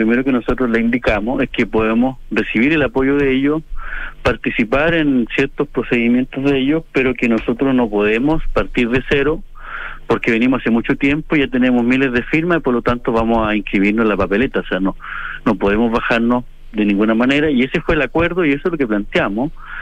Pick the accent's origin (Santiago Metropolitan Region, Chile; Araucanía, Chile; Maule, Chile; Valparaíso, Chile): Araucanía, Chile; Purén; en Purén, de donde soy yo